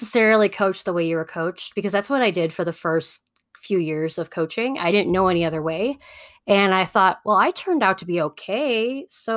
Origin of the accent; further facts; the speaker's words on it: Midwest, United States; I have to admit, I am super, super jealous because I'm from the Midwest.